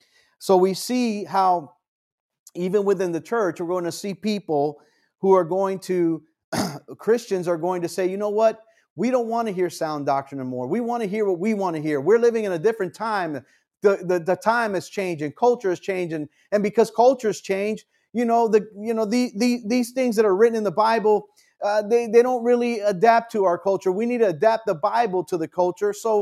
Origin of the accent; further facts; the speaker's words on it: United States; Though specifically, I'm American, so I speak about my current president